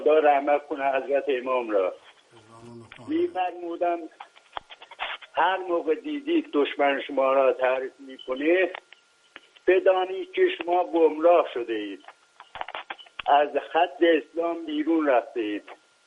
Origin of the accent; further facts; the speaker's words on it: Iran; ما ایرانی هستیم، ما پشتیبان ولایت فقیه هستیم